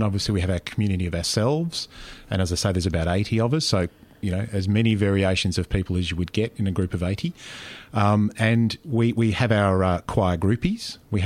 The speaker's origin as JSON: {"language": "English", "town": "Perth", "region": "Western Australia", "country": "Australia", "said": "I'm from Perth."}